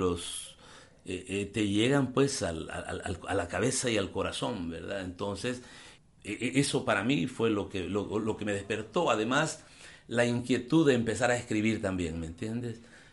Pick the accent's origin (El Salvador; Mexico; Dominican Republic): El Salvador; Y te lo digo porque en mi país, El Salvador, prácticamente nuestra lengua náhuatl, ya son poquitos todavía los nahuablantes que tenemos.